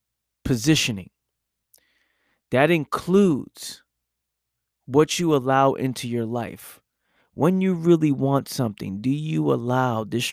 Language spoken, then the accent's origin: English; New York City, New York, United States; You know, I lived in New York City most of my life. Like, I would say 99% of my life is born and raised in New York City, right?